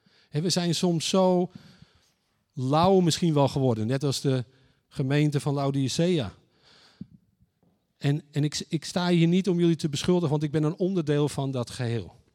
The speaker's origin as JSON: {"language": "Dutch", "region": "North Holland", "country": "Netherlands", "lives_now": "Heerhugowaard, Netherlands", "said": "Wij zijn, we komen oorspronkelijk uit Zaandam en Den Helder. We wonen nu in Heerhugowaard."}